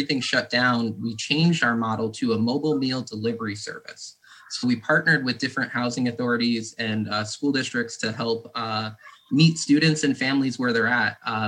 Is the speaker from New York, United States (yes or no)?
yes; Lansingburgh, New York, United States; I grew up in Lansingburg, and when I was able to go to Corliss Park